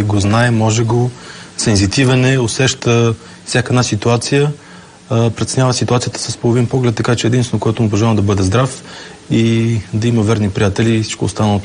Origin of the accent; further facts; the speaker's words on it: Vratsa, Vratsa Province, Bulgaria; в родния ми град Враца.